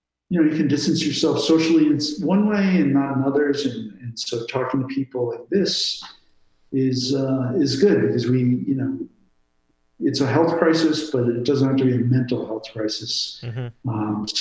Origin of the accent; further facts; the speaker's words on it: New York, United States; I grew up in New York. I don't like to drive.